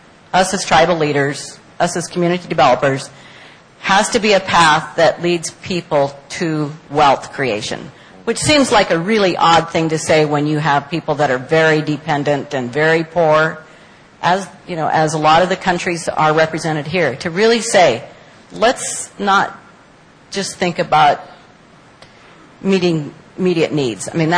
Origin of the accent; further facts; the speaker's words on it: Pine Ridge Indian Reservation, South Dakota, United States; I'm from the Pine Ridge Indian Reservation in South Dakota, and I've worked there for so many years and now working with tribes all over the country.